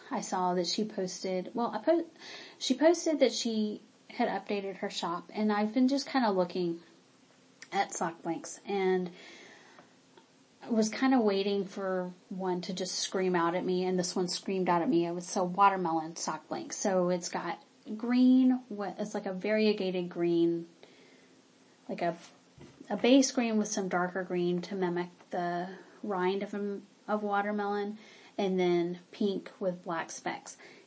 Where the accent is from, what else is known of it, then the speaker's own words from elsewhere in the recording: the South, United States; I grew up in the South, and I'm really interested in civil rights in the South and the Civil War